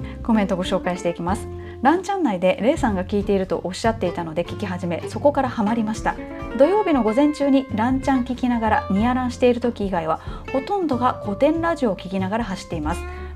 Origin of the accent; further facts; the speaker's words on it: Kansai, Japan; now in Tokyo, Japan; 後者の私のようなタイプはですね、関西に帰るともう東京に魂を売った女扱いされるんですけど